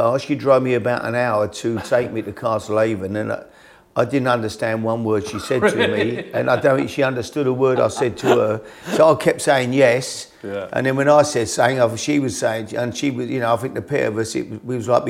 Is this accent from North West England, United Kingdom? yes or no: no; London, United Kingdom; accent: Cockney; as I say, I think my Cockney accent didn't help her either.